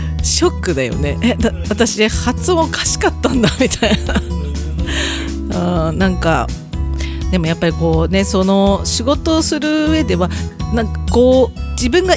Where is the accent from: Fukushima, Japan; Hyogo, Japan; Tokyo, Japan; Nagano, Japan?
Nagano, Japan; これ長野県民の佐賀なんですけど、自分はみんなね、多分ね、長野県民思ってると思うんだけど、自分は標準語喋ってると思ってるんだよ。